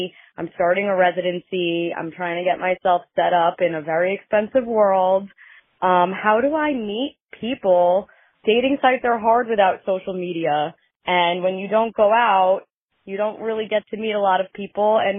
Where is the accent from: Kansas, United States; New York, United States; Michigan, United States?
New York, United States; Long Island; I'm from Long Island, New York.